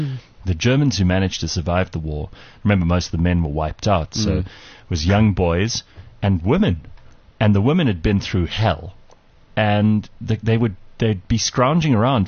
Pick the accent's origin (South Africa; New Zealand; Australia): South Africa; the reason I'm South African is because he was stationed in Durban.